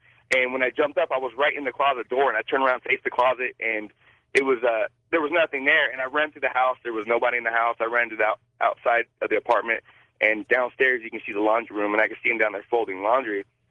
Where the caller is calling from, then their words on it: Modesto, California, United States; Yeah, I'm calling from Modesto, California.